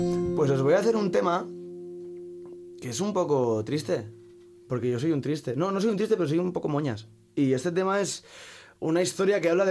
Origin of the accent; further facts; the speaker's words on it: Catalonia, Spain; pero aparte yo como catalán